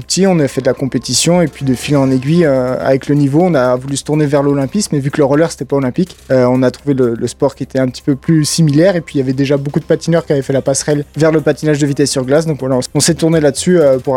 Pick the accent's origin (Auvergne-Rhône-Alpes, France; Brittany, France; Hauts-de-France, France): Brittany, France; Saint-Malo; Ouais, donc on est deux frères, on est issus de Saint-Malo